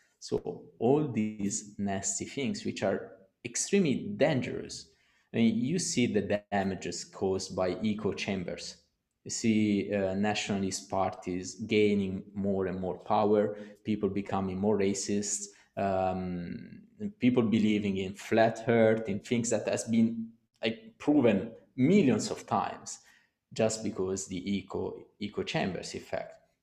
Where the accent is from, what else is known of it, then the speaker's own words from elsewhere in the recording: Italy; born there; English is a second language; also born or lived in Singapore; Yeah, I mean, I was born in Italy, but do I feel Italian? No, not really.